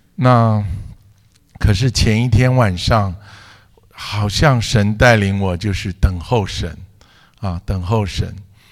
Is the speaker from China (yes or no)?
yes; Hunan, China; 其实在我天然的个性我们是湖南人哈，湖南是骡子脾气哈